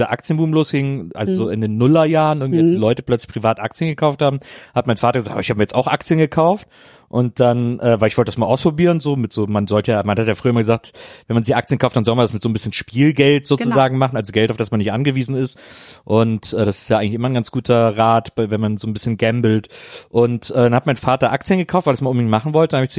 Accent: Rhineland, Germany; da bin ich ja als Rheinländer schon.

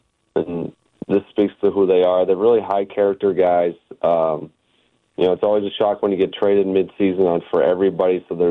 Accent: Northeast, United States; I grew up in the Northeast, so I like hockey.

